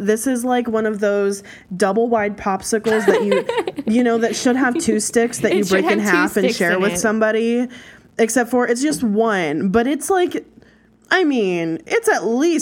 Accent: United States; I think, you know what? We're American, however you fucking want to say it.

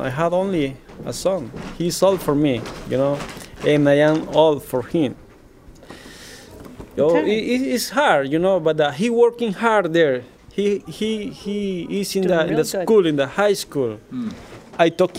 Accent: Eritrea; English is a second language; I'm from Eritrea.

